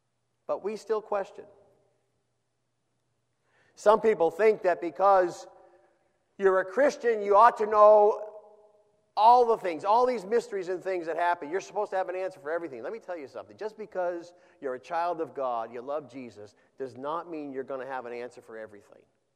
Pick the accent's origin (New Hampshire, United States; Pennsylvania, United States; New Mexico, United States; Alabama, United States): New Hampshire, United States; For years, as a young child, I grew up in New Hampshire, and still Boston.